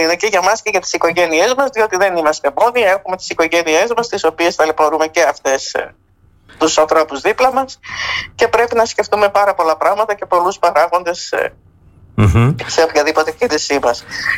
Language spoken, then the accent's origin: Greek; Drama, Eastern Macedonia and Thrace, Greece; born there; γεννήθηκα και ζω στη Δράμα.